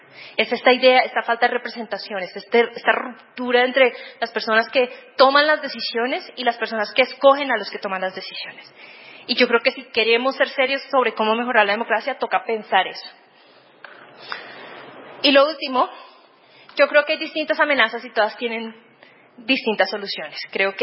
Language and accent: Spanish; Colombia; para entrar al Congreso de mi país, yo soy colombiana